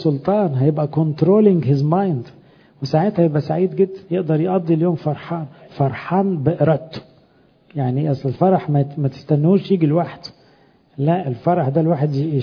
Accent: Egypt; والحمد لله إحنا كمصريين يعني عندنا وباء، يعني مش مرض، عندنا محترفين للنكد

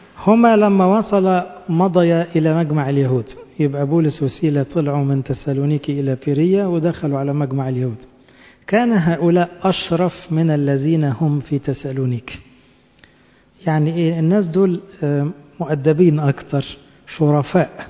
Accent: Egypt; يعني فكر الخلود في دماغنا كمصريين من كذا ألف سنة

